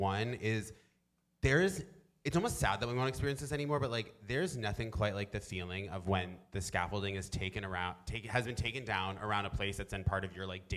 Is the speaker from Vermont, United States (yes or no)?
yes; Vermont, United States; also born or lived in Rhode Island; now in New York, United States; I was born in Rhode Island and then I grew up in Vermont for a while. At this point in my life, I've lived in New York longer than I've lived anywhere else in the world.